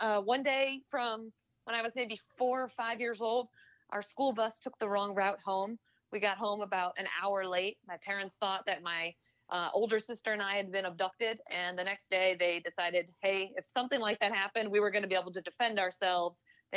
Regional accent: Connecticut, United States; He was a huge Yankees fan because we're from Connecticut.

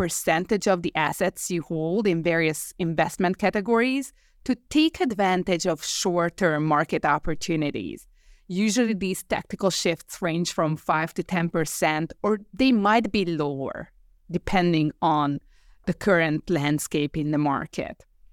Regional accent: Hungary; moved away as an adult; now in New York, United States; So I was born and raised in Hungary, but when I moved to New York in my early 20s, two things happened.

